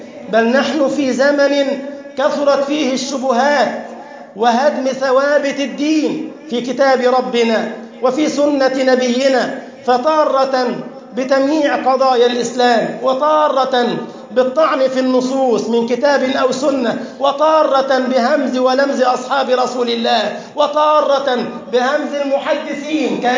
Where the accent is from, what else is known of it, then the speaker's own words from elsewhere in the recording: Egypt; اللهم اجعل بلدنا مصر أمنا أمانا، سخاء رخاء